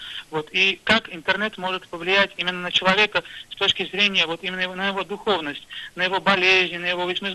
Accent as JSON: {"language": "Russian", "town": "Voronezh", "region": "Voronezh Oblast", "country": "Russia", "said": "Вот я сам из Воронежа"}